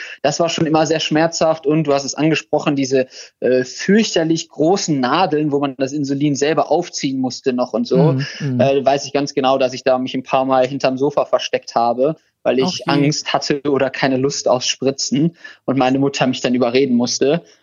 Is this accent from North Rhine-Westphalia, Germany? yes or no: yes; Krefeld, North Rhine-Westphalia, Germany